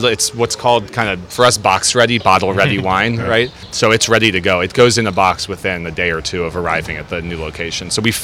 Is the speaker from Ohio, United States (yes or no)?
yes; Cincinnati, Ohio, United States; I'm originally from Cincinnati, and I've looped the country a couple times.